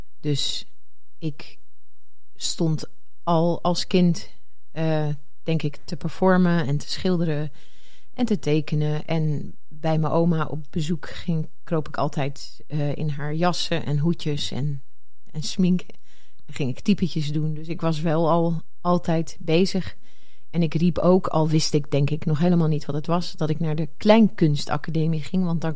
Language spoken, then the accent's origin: Dutch; Groningen, Netherlands; born there; also born or lived in Drenthe; Ik ben in Groningen geboren.